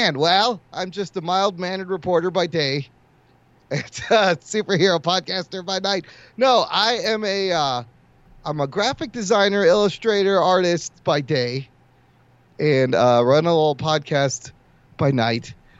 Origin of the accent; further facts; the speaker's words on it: United States; born there; I'm a Pakistani, American, you know, born in America with immigrant parents